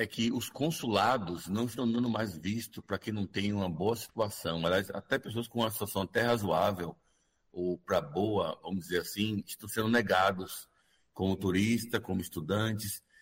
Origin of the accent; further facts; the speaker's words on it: Salvador, Bahia, Brazil; now in United States; Salvador, Bahia.